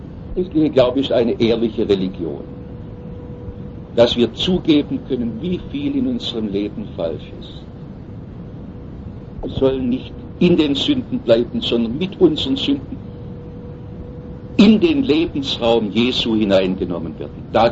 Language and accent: German; Korntal, Baden-Württemberg, Germany; Ich komme aus Korntal.